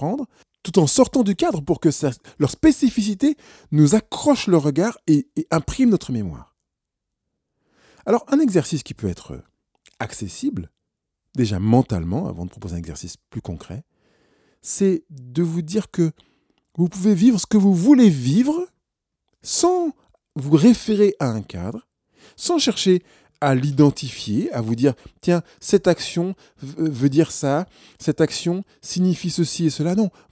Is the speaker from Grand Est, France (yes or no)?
yes; Grand Est, France; je viens d'Alsace, je suis un Alsacien. Et en même temps, je me rends compte que je ne suis pas qu'un Alsacien.